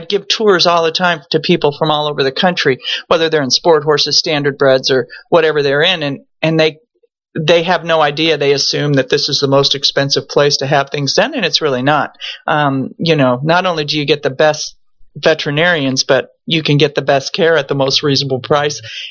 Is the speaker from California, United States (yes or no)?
yes; California, United States; also born or lived in Pilot Point, Texas; I was an OC girl before the OC was known for what it is now. But yeah, I was raised in Southern California. My family's still out there. And then I was in Texas for about 15 years.